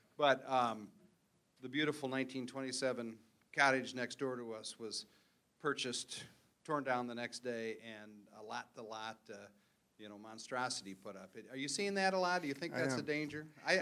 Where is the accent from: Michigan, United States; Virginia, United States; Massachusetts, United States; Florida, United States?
Michigan, United States; Grand Haven; I grew up on the Great Lakes in Grand Haven, and that was a time when the middle class was still on the lake.